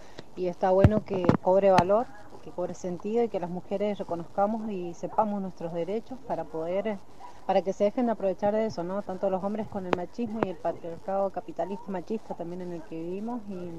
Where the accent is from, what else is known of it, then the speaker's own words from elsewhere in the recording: Tupungato, Mendoza, Argentina; soy de Tupungato.